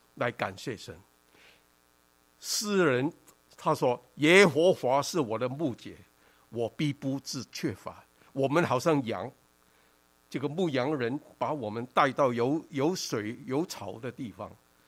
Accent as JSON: {"language": "Chinese", "country": "China", "moved": "as an adult", "lives_now": "Canada", "said": "我看我们都是从东方来的，从中国来的。 我在1969年就来到加拿大，1971年就在温哥华做牧师"}